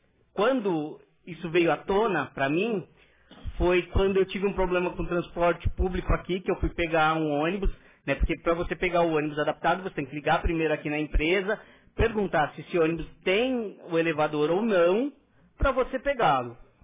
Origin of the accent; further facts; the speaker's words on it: São Paulo, Brazil; eu vim de São Paulo, né? Eu morei em São Paulo praticamente minha vida inteira.